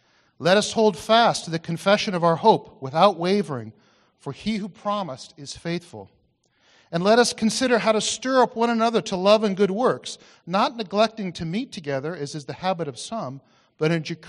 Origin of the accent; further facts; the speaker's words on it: United States; moved away as an adult; now in Canada; So quickly, I lost my accent, or at least tried to learn to speak Canadian, and it took some time. Over time, there was a gradual shift, and I began to realize, you know, actually, I'm becoming Canadian.